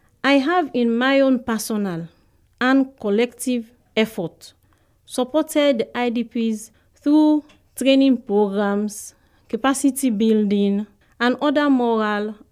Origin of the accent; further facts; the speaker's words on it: Sierra Leone; I'm from Sierra Leone.